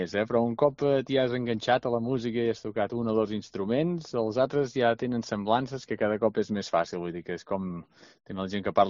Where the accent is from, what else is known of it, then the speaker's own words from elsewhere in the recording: L'Esquirol, Catalonia, Spain; la meva tieta aquí a l'Esquirol, al meu poble